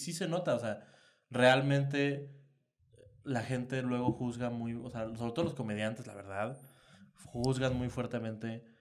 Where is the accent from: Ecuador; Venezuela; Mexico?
Mexico; Querétaro; le dije, vengo de Querétaro